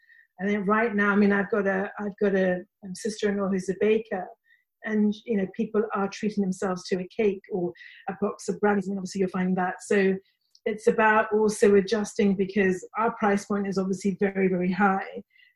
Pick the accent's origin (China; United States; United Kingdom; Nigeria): United Kingdom; and I'm British Muslim.